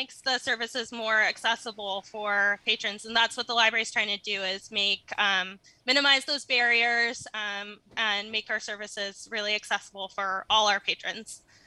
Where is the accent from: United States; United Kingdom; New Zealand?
United States; Marrowstone Island, Washington; Yes, I grew up Maristone Island.